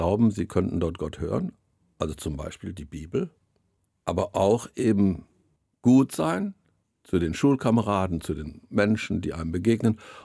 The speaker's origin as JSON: {"language": "German", "town": "Bottrop", "region": "North Rhine-Westphalia", "country": "Germany", "tie": "born there", "said": "Ich bin übrigens auch in Bottrop geboren, aber das spielte da keine Rolle, weil ich ja lange weg war"}